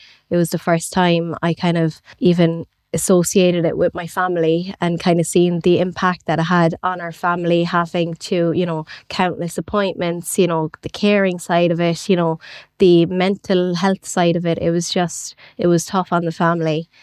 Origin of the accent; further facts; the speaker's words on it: Cork, Munster, Ireland; So I grew up in Cork City in Blackpool.